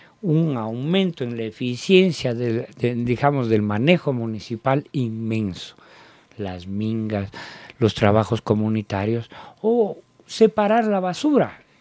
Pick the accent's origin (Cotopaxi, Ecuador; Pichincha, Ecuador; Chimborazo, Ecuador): Pichincha, Ecuador; Cayambe; Yo creo que somos el granero de Quito.